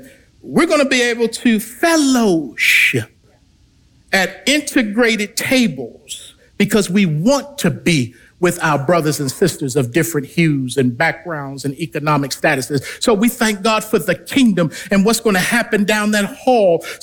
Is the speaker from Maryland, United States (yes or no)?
yes; Baltimore, Maryland, United States; now in Nashville, United States; I'm from Baltimore, man. I ain't coming on Nashville.